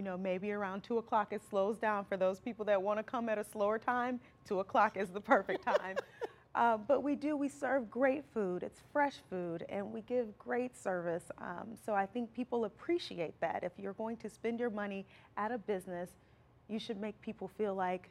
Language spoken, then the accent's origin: English; Alton, Illinois, United States; now in Hazelwood, United States; Originally I'm from Alton, Illinois. Yes, mm-hmm, and I live in Hazelwood now.